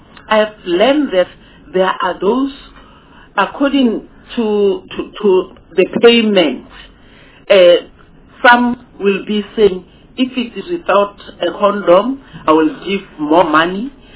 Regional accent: Rustenburg, North West, South Africa; I'm from Northwest. I'm from around Rustenburg, Bujanala.

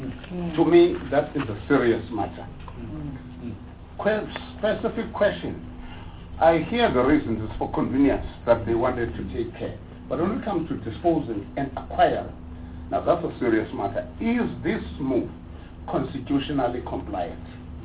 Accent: Eastern Cape, South Africa; I come from Barrow, and next to my home is an institution called Walter Sisulu, a technical college.

